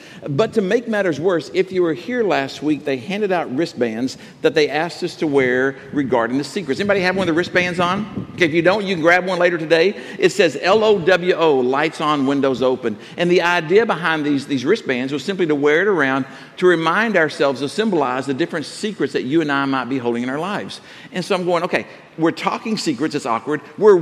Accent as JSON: {"language": "English", "region": "Texas", "country": "United States", "accent": "Texas", "said": "Listen, while I may have to apologize for my Texas accent, I don't have to apologize for the shirt that I'm wearing."}